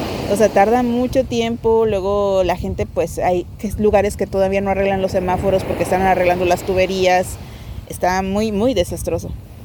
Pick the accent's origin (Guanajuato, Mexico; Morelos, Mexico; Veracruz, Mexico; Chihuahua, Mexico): Chihuahua, Mexico; Ciudad Juarez; born there; tengo mis papeles, que yo nací en Ciudad Juárez.